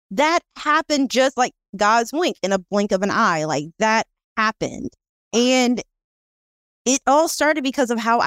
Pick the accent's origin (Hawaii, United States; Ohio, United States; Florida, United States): Florida, United States; Daytona Beach; So I tell him, you know, I'm from Florida. And I tell him Daytona Beach.